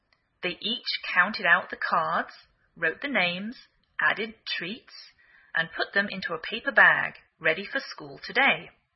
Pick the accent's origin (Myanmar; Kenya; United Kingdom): United Kingdom; England; now in United States